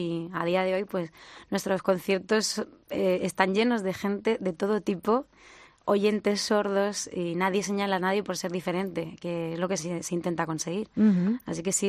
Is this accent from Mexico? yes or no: no; Letur, Castilla-La Mancha, Spain; also born or lived in Albacete; yo soy nacida en Albacete, pero criada en un pueblo, en Letur.